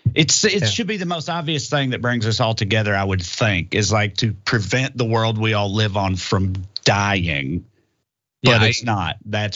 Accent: the South, United States; It's especially wild to me coming from like the right, because like I'm from the South.

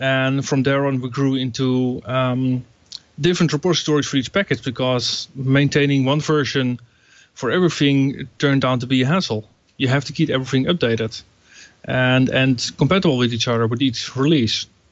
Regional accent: Broekelangdijk, North Holland, Netherlands; English is a second language; I'm from Broekelangdijk in the Netherlands, which is about 40 minutes up north from Amsterdam.

